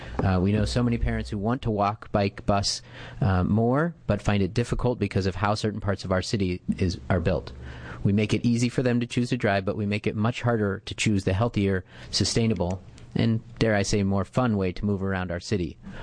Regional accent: Eugene, Oregon, United States; born there; in 1972, I was born in Eugene.

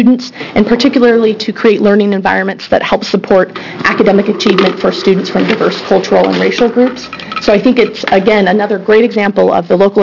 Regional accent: Springfield, Oregon, United States; I'm a teacher from Springfield

